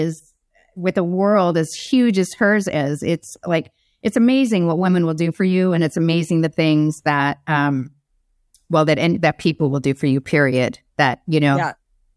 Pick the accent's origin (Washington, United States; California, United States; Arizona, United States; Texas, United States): Arizona, United States; I didn't know who she was. I did, you know, because I was from Arizona.